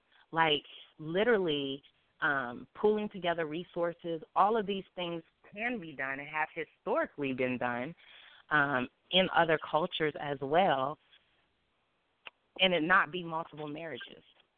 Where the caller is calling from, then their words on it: Columbus, Ohio, United States; I'm calling from Columbus, Ohio.